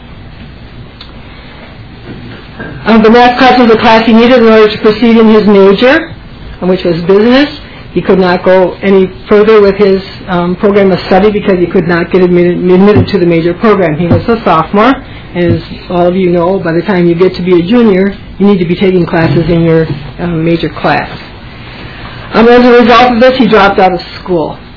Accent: Minnesota, United States; I'm from Badness Heights, Minnesota, and I'm also here to speak on behalf of a family member.

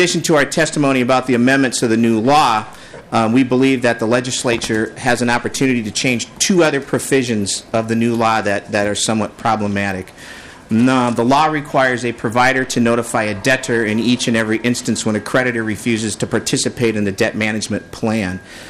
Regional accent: Champlin, Minnesota, United States; I'm from Champlin, Minnesota.

